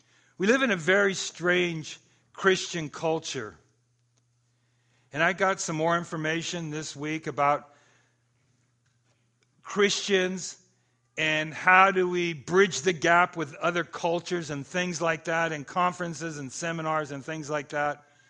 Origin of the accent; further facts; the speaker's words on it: Los Angeles, California, United States; born there; So I was born in April 18th, 1953. That's when I was born. Queen of Angels Hospital in Los Angeles.